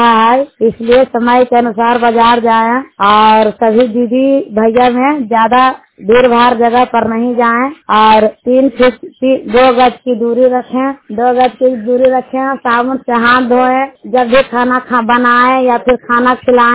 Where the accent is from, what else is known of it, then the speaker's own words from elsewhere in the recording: Bihar, India; TNRC पद से काम करती हूँ, पंचायत के सौर के रहने वाली हूँ, नालंदा जिला के निवासी हूँ।